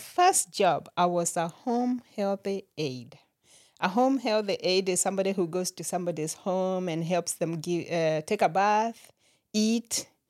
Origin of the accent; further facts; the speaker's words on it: Kenya; Growing up in Kenya, I actually never knew that I wanted to be a nurse.